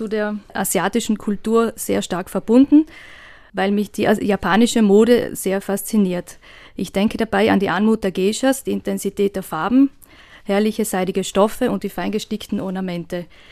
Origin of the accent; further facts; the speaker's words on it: Sand in Taufers, Trentino-Alto Adige, Italy; also born or lived in Bruneck; Also ich bin in Brunnich geboren und in Sand in Taufers aufgewachsen.